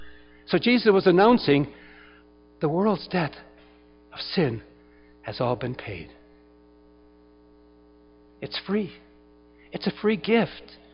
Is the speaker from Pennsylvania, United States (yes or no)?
no; Tennessee, United States; I'm from Tennessee. I know about that too.